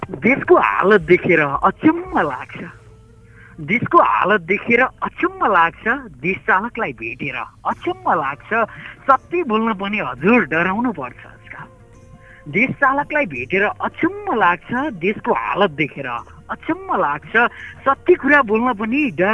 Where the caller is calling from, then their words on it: Gandaki Province, Nepal; म पर्वतदेखि